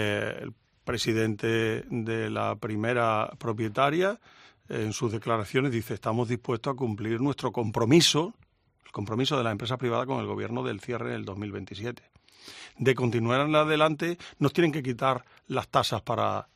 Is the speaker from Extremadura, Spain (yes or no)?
yes; Don Benito, Extremadura, Spain; now in Madrid, Spain; he estado toda mi vida presumiendo que soy de Don Benito y ahora cuando digo aquí en Madrid que soy de Don Benito me da un poco de vergüenza.